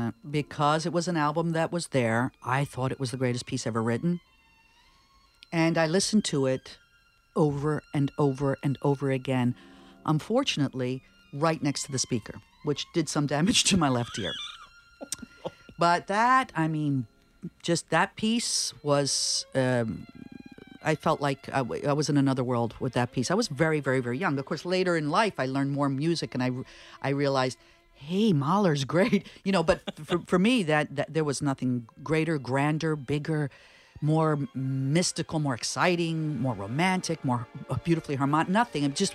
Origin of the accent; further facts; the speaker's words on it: Cherry Hill, New Jersey, United States; also born or lived in Rome, Italy; I was born in Rome and I went from Rome, Italy to Cherry Hill, New Jersey.